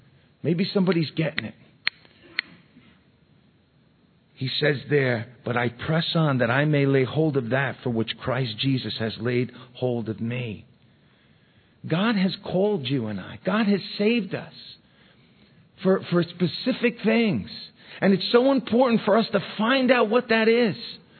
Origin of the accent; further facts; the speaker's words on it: Yonkers, New York, United States; But, I grew up in Mulford Gardens. If you're familiar with … that's where they're from. They're from that area. … because we were the only white family there.